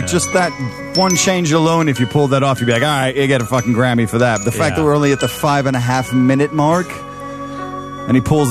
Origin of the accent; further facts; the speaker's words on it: England, United Kingdom; And it's also, as an Englishman, it's a very, very, very English record.